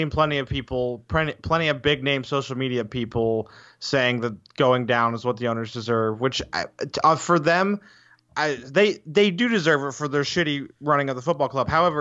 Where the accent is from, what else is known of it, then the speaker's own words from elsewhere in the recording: United States; So as an American fan, it hurts me very much if we go down.